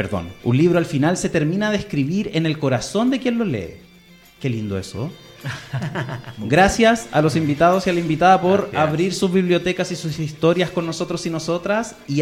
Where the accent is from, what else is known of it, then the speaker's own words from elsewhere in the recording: Valparaíso, Chile; me ha pasado con mi ciudad natal, que es Valparaíso, de la que se ha escrito un montón en Chile.